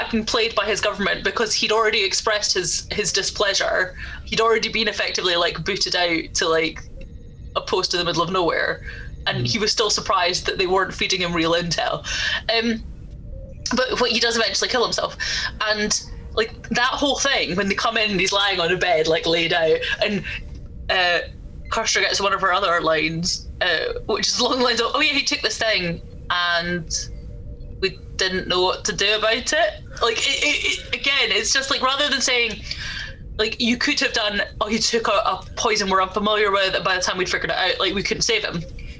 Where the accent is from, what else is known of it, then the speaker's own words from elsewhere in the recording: Scotland, United Kingdom; so I'm Scottish, we got different history.